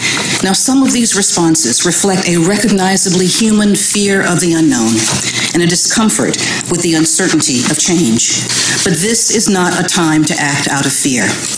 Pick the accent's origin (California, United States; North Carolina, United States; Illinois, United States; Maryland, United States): North Carolina, United States; the great state, the beautiful state, my home state of North Carolina.